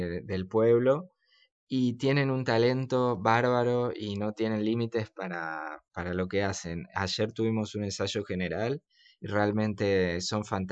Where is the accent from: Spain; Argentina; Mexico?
Argentina; Bariloche, Río Negro; va a ser para mí también importante volver a mi ciudad natal, esta vez con el disco para presentar, y tengo varios invitados de Bariloche